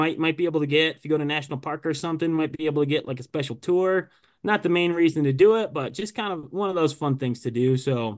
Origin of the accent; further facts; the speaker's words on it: Port Huron, Michigan, United States; I grew up in Michigan, grew up outside of Detroit in Port Huron area, about an hour north of there.